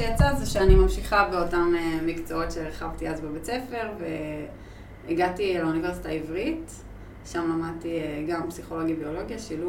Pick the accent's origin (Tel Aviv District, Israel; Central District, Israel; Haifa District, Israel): Haifa District, Israel; Tirat Carmel; גדלתי בעיר בעצם, גדלתי בטירת הכרמל.